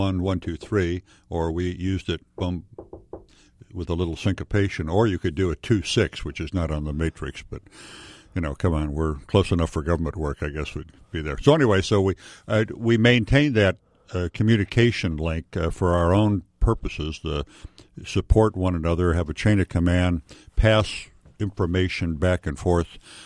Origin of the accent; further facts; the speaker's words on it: Chicago, Illinois, United States; I'm from Chicago area.